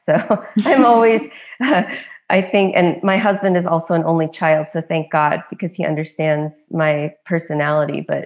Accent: San Luis Obispo, California, United States; now in Los Angeles, United States; I am originally from Los Angeles, and I was mainly raised in a small town called San Luis Obispo, which is on the central coast of California. And I'm back in LA now.

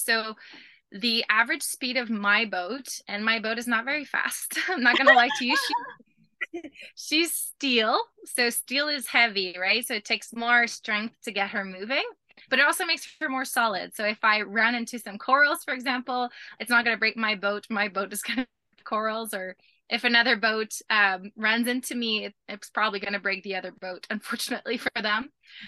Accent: Canada; So my boat is Canadian and I'm Canadian.

